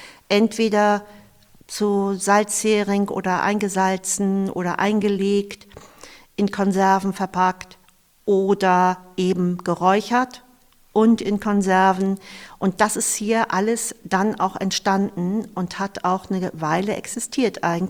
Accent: Eckernförde, Schleswig-Holstein, Germany; Also hier wohnt meine Familie zu großen Teilen. Ich verbinde ganz viel mit den Orten in Eckernförde und ich bin am Wasser aufgewachsen.

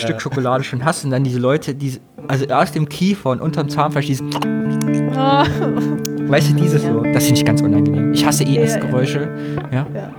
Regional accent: Thuringia, Germany; Ich darf das sagen, ich bin Thüringer.

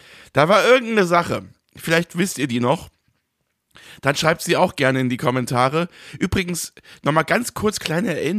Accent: Würselen, North Rhine-Westphalia, Germany; Ich komme aus Würselen.

